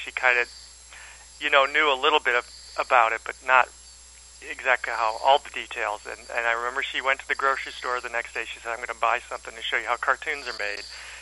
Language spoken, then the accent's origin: English; Detroit, Michigan, United States; I was born in Detroit. I grew up in Michigan, and Detroit area.